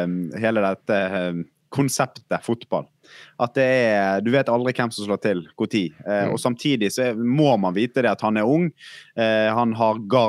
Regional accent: Bergen, Vestland, Norway; Jeg er jo bergenser.

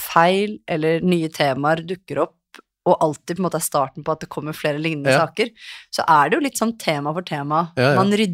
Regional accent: Oslo, Norway; så bodde jeg, jeg vokste opp på Holmlia

